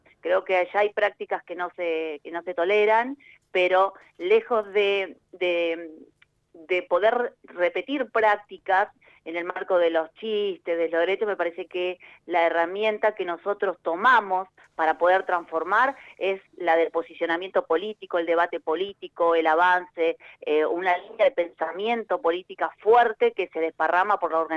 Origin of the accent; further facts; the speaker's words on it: Caleta Olivia, Santa Cruz, Argentina; yo soy de Cadete Olivia, soy hija de Piefiana, zona petrolera